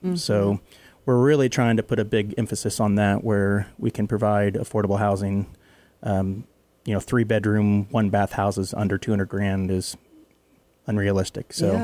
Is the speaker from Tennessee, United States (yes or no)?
yes; White House, Tennessee, United States; now in Kentucky, United States; So my wife and I, we moved back to Kentucky originally from White House, Tennessee. So just down the road.